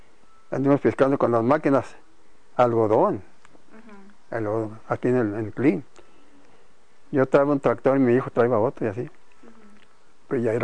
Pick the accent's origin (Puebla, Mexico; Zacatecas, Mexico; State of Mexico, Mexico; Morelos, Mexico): Zacatecas, Mexico; Jerez; Es mi pueblo mío, uh-huh. Jerez.